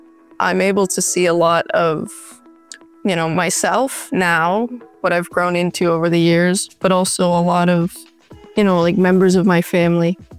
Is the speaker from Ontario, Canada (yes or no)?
yes; Creemore, Ontario, Canada; when I was growing up in Creemore, my friend and I, like every night, we would just walk around looking for, you know, cats.